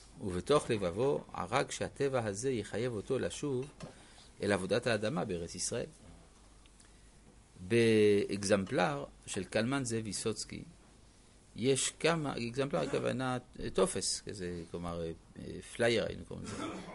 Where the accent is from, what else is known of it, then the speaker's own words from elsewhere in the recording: Griva, Latgale, Latvia; זוהי עיירה דובנש, הקרובה לדווינסק ולגריבה עיר מולדתי